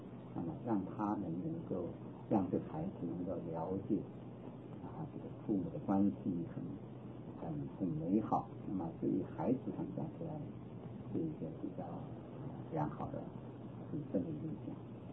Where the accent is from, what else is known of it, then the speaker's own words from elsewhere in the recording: China; 我受我们中国人传统啊是影响更深